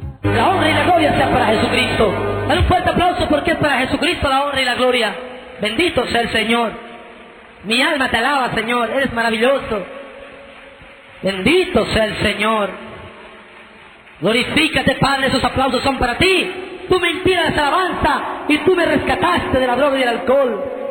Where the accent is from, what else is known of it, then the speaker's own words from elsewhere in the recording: Santa Cruz, Bolivia; born there; Nací en Santa Cruz, Bolivia.